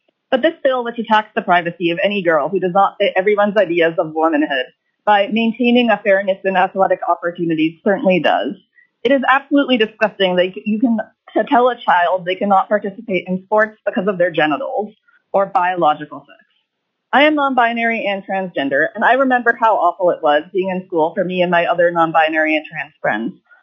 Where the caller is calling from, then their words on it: Fairbanks, Alaska, United States; I'm calling in from Fairbanks on behalf of myself to strongly oppose House Bill 183.